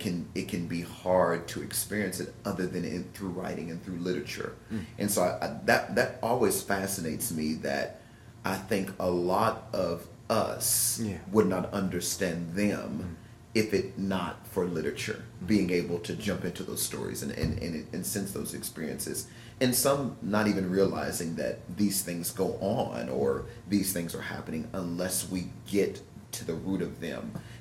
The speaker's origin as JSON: {"language": "English", "town": "Louisville", "region": "Kentucky", "country": "United States", "tie": "born or raised there", "said": "even when growing up in Louisville, I was always told that you should never go past 9th and Broadway because that's a dangerous part of the town."}